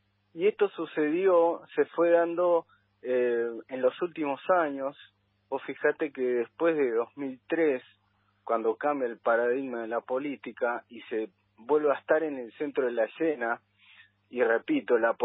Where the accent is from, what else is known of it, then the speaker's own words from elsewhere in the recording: Argentina; estamos haciendo muy bien las cosas como argentinos